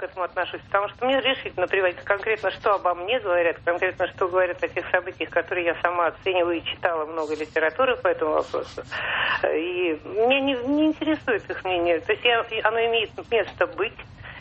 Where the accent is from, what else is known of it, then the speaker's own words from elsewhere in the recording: Moscow, Russia; я из Москвы.